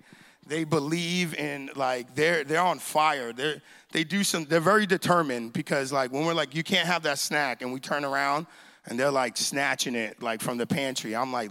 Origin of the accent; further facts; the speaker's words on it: New York, United States; now in Springfield, United States; I'm originally, although I live in Springfield, Missouri now, but I'm originally from New York. New York in the house.